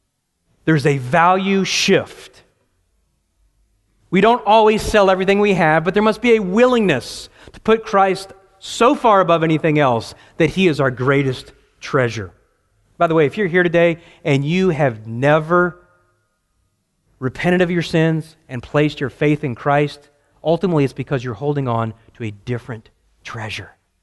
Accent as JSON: {"language": "English", "region": "the South", "country": "United States", "tie": "born or raised there", "said": "I remember growing up in the South, you know, if I didn't want to share with my brother, my mother used this term."}